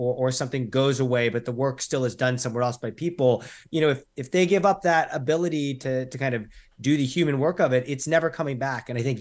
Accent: New Mexico, United States; Look, I grew up in New Mexico

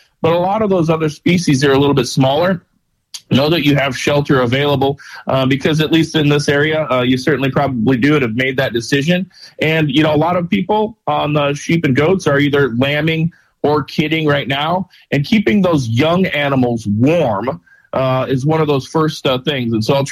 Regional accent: South Dakota, United States; I know that I grew up in South Dakota

